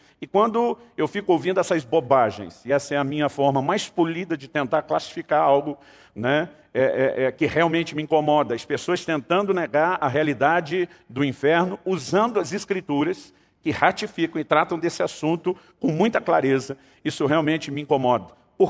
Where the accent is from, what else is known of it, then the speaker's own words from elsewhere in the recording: Campinas, São Paulo, Brazil; Eu me lembro que estava andando pelas ruas de Campinas, a cidade onde me criei, no interior de São Paulo.